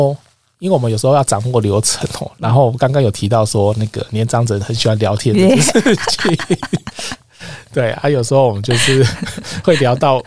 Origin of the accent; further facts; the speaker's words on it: Kaohsiung, Taiwan; 其实因为我老家在高雄，所以我们爷爷那一辈其实都还是务农的，然后种水稻种田这样